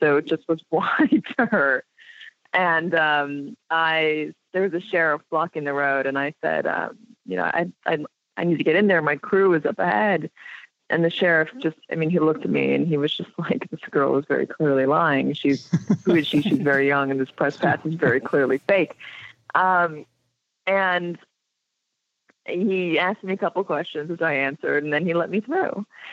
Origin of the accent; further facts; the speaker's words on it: Los Angeles, California, United States; Okay, so I grew up in Los Angeles, and my parents were helicopter journalists.